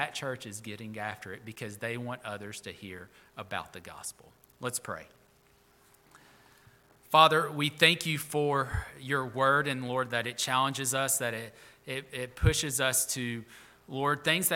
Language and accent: English; Alabama, United States; Listen, I grew up on the Tennessee River in Alabama, and I know one thing.